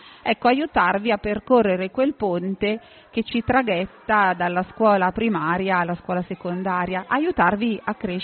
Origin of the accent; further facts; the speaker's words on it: Carate Brianza, Lombardy, Italy; born there; sono nata a Carate e sono nata il 1° aprile.